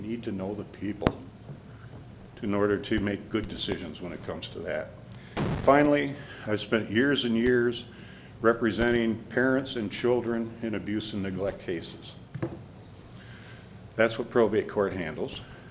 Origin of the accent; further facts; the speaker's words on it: Mancelona, Michigan, United States; I grew up in Mancelona. I'm a 1973 Mansalona High School graduate. So I've spent my life here in Antrim County.